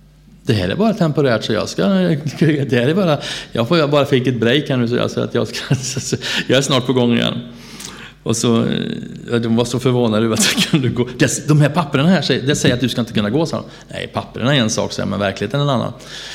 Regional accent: Sweden; Så jag var ju hemma i Sverige första advent

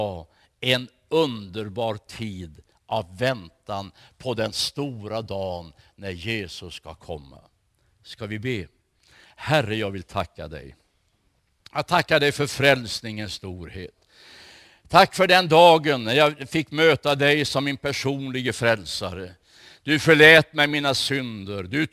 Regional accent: Småland, Sweden; born there; Jag är född i Småland. Ett ganska litet samhälle.

